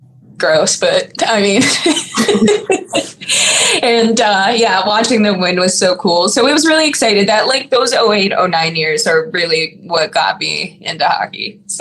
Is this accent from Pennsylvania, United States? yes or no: yes; Pittsburgh, Pennsylvania, United States; And, you know, growing up in Pittsburgh, that was just so exciting.